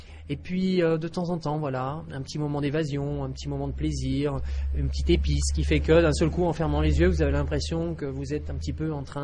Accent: Belley, Auvergne-Rhône-Alpes, France; born there; Je suis né à Belley.

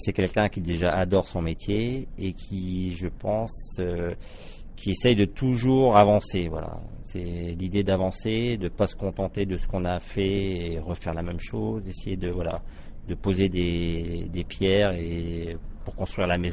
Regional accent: Brittany, France; now in Vendée, France; je suis rentré en Bretagne, donc dans mon pays d'origine. Je suis resté 2 ans et depuis, je suis en Vendée. Ça fait 6 ans et demi maintenant.

